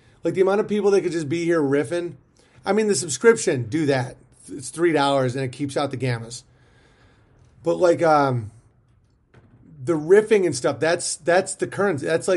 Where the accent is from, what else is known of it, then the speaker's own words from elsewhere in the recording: New York, United States; Guys, I'm such a New Yorker. I know I'm like very comfortable with rural living. I'm not from the city. I'm from like a small town, but like I'm aggressive.